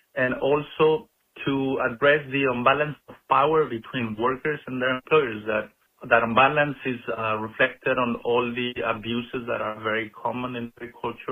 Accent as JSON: {"language": "English", "region": "Zacatecas", "country": "Mexico", "lives_now": "Immokalee, United States", "said": "I am from Zacatecas, Mexico"}